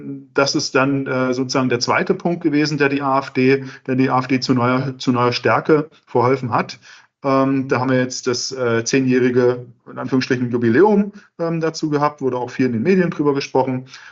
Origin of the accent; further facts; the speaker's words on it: Germany; born there; Ich bin 78er Jahrgang, Ende 78 geboren in der DDR.